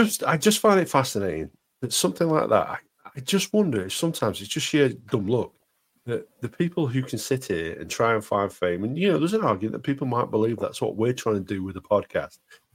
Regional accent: United Kingdom; because we're polite folks like that, because we're very British.

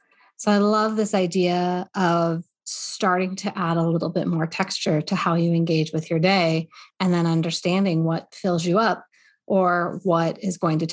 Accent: Colorado, United States; I'm from Colorado originally, and I grew up with the most beautiful view of the Rocky Mountain Range.

